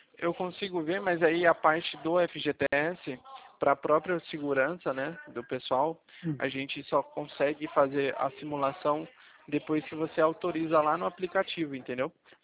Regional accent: São Paulo, Brazil; eu sou do interior de São Paulo.

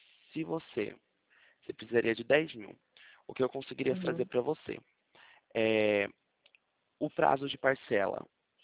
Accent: Tarabai, São Paulo, Brazil; eu falo daqui de Presidente Prudente, mas eu sou nascido e criado em Tarabai.

